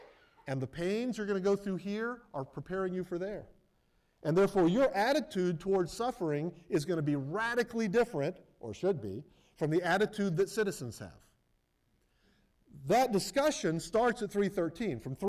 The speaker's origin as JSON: {"language": "English", "country": "United States", "said": "And while I'm proud to be an American, my being an American falls way below my being a citizen of heaven"}